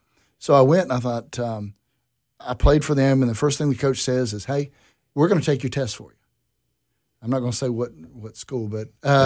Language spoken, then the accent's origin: English; Hendersonville, North Carolina, United States; also born or lived in Houston; I grew up, I was born in Houston, and then moved back to Hendersonville, North Carolina, near Asheville.